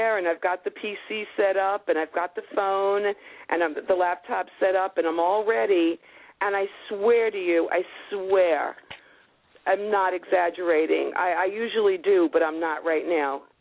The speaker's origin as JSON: {"language": "English", "town": "Brooklyn", "region": "New York", "country": "United States", "said": "And I'm from Brooklyn. We don't die easy."}